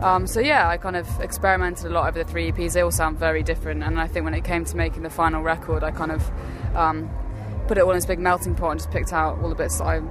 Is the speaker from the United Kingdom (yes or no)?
yes; South East England, United Kingdom; now in London, United Kingdom; I'm part Finnish. From my dad, and part Finnish, part Scottish, part English, but I grew up in Hampshire, and now I live in London, spent a bit of time in Brighton, so I've kind of been moving around.